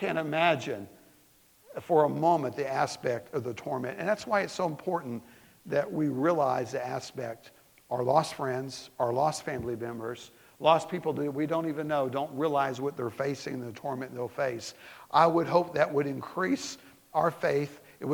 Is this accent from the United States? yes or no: yes; Southeast, United States; and I grew up in the Southeast, and I know cultures are different but where you grew up.